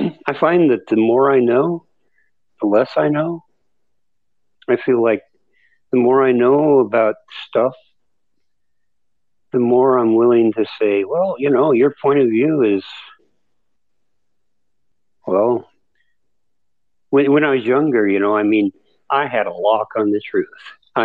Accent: Colorado, United States; You know, I came from Colorado, and I thought there were trees there

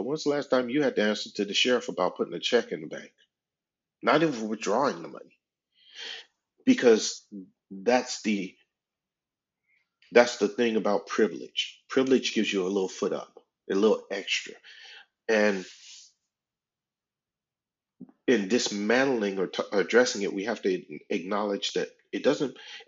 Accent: the South, United States; I was raised in the South.

